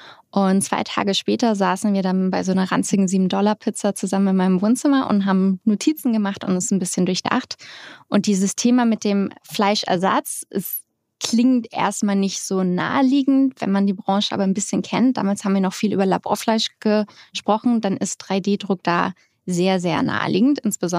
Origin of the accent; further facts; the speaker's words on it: Hamburg, Germany; Ich bin Hamburgerin aus St. Georg, ganz genau.